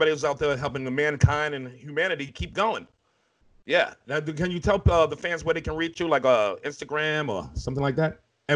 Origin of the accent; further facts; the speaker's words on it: New York, United States; That's why I grew up in New York, but I'm a Cowboy fan.